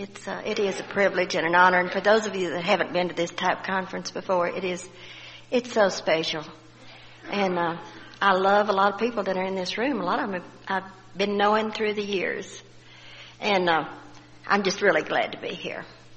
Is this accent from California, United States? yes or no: no; Austin, Texas, United States; from Austin.